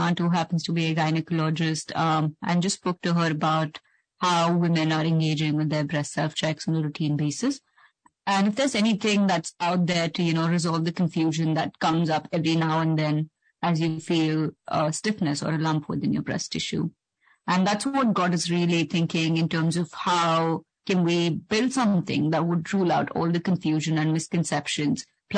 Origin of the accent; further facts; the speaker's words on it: India; now in London, United Kingdom; I am from India and currently based in London.